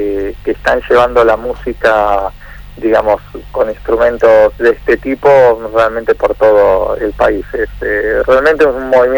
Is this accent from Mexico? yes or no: no; Argentina; para nosotros como argentinos, hoy por hoy … ya es un clásico